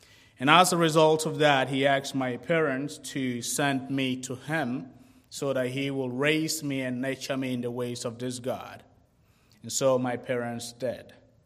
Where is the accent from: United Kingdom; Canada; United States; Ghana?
Ghana; born there; I was born in Ghana, West Africa, to parents that were Roman Catholics, but they also still worshipped idols.